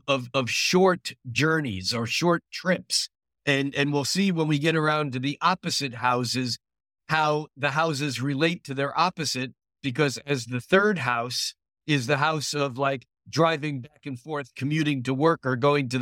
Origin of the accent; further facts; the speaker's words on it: New York, United States; moved away; I grew up in New York, and I moved across country basically to get away from my mom.